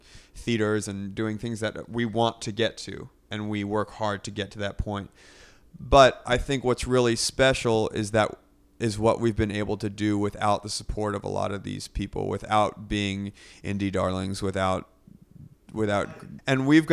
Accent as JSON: {"language": "English", "town": "Los Angeles", "region": "California", "country": "United States", "said": "We came from Los Angeles, you know, that's our home."}